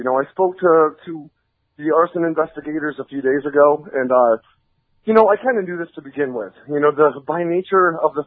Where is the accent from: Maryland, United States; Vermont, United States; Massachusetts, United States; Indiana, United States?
Vermont, United States; And I went to visit their house, which was a trailer, because I'm from Vermont, and that's what most people's houses are.